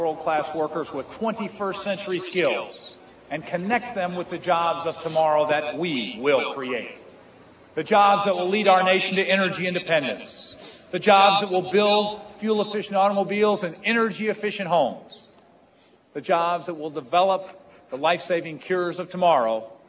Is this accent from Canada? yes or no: no; DeSoto, Missouri, United States; I grew up in DeSoto, Missouri.